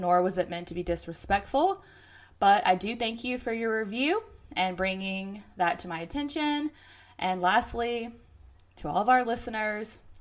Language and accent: English; the South, United States; accent: Southern; maybe it's my Southern accent.